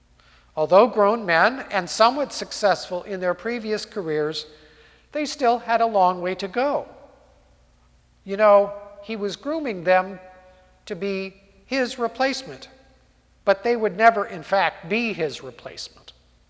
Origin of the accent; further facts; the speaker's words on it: Cupertino, California, United States; the custom in many homes of my hometown, Cupertino, California, and that city is now 63% Asian American